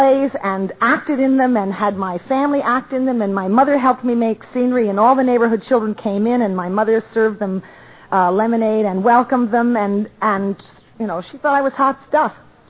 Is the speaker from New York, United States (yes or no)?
yes; Brooklyn, New York, United States; In fact, I was born and raised in Brooklyn. I even got the Dodgers before you guys did.